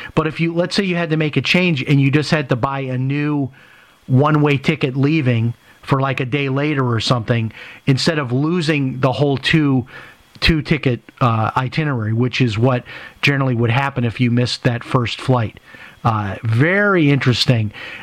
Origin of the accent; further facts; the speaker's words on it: Chicago, Illinois, United States; I grew up in Chicago. I remember going to Aldi's as a kid.